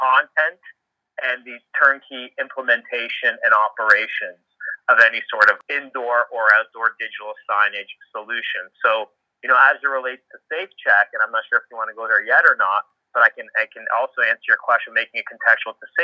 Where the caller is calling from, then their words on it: Toronto, Ontario, Canada; I am calling in from Toronto, Canada.